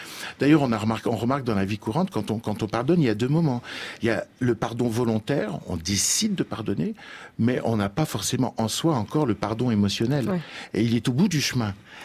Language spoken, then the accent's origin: French; Lyon, Auvergne-Rhône-Alpes, France; je suis lyonnais, donc j'ai vécu dans la mythologie de Saint-Ex